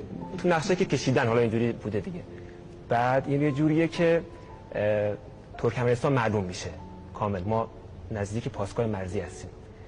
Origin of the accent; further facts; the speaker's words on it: Shirvan, North Khorasan, Iran; من میتونستم که شهر خودم، شهر شیروان رو، یعنی داخل شهر خودم بدون هیچ سختی انتخاب کنم.